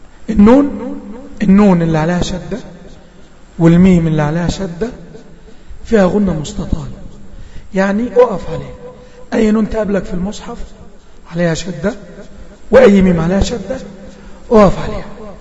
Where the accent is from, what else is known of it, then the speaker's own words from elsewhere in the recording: Egypt; حرف الذال الصغير مش عاوزين ننطقه زي ما بننطقه عندنا في مصر. احنا بننطقه غلط لازم نطلع لساننا.